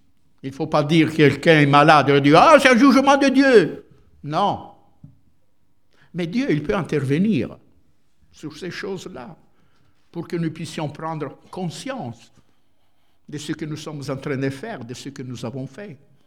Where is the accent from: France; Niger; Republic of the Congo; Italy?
Italy; French is a second language; Je suis italien, mais vous êtes français.